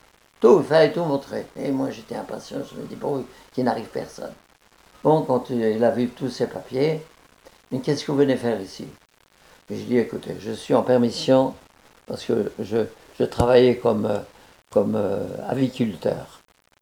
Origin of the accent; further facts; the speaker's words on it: France; je suis français, ancien combattant.